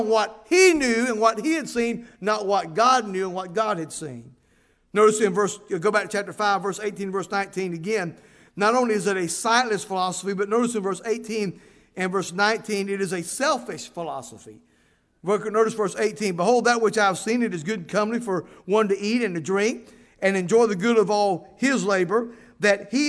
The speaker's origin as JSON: {"language": "English", "region": "the South", "country": "United States", "said": "Now, listen, I'm from the South, proud of it, and I'm just as biased toward the South as anybody you'll ever meet."}